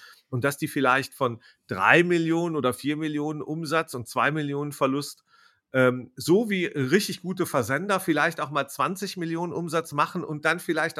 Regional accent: Jülich, North Rhine-Westphalia, Germany; das ist die Einwohnerzahl meiner Heimatstadt Jülich.

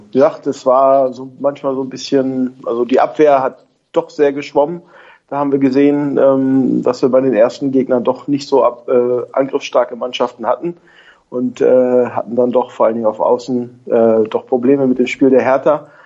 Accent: Schleswig-Holstein, Germany; Genau, ich komme aus Schleswig-Holstein, also Einzugsgebiet dieses Sportvereins an der Müllverbrennungsanlage. Ich bin einfach Erfolgsfan. Ich bin groß geworden in den 70ern, also bin ein älteres Semester.

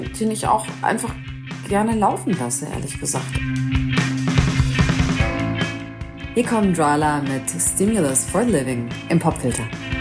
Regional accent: Leeds, Yorkshire and the Humber, United Kingdom; German is a second language; now in Germany; Das ist eine Band aus Leeds, aus meiner Heimatstadt, wo meine Familie herkommt.

